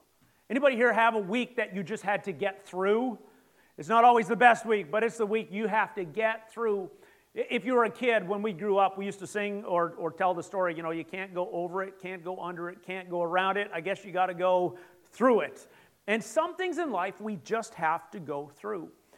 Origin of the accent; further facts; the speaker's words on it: Canada; growing up in Canada, we didn't always have cable.